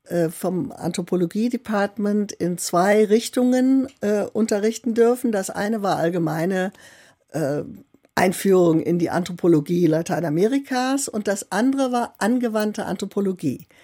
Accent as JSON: {"language": "German", "region": "Rhineland", "country": "Germany", "tie": "born or raised there", "also_born_or_lived": "Koblenz / Bonn", "said": "Und ich bin dann im Rheinland groß geworden"}